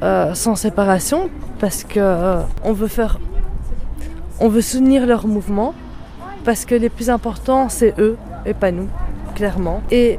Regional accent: Belgium; en disant que nous, en tant que Belges, on refuse que notre démocratie parte.

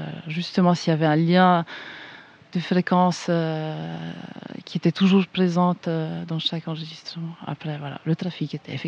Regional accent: Ticino, Switzerland; now in Geneva, Switzerland; j'habite à Genève, je viens du Tessin

